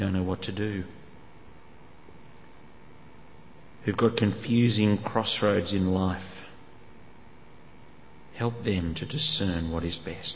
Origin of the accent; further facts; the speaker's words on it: Australia; I'm an Australian male. I'm not good at showing emotion.